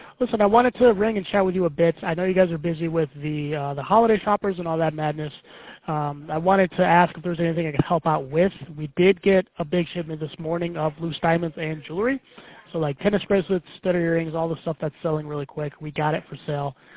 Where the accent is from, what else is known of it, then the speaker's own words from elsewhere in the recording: New York, United States; I'm from New York.